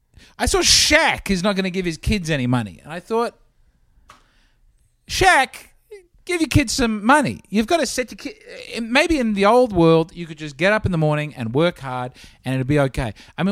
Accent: Adelaide, South Australia, Australia; but we're from Adelaide. We're from Australia's fifth most successful city

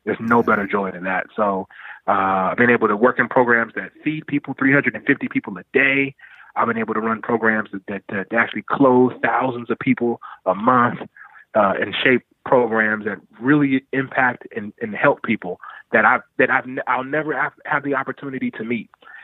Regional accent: San Bernardino, California, United States; I'm from San Bernardino, California, right? And a lot of people don't know where that is. For those that's listening, it's east of Los Angeles.

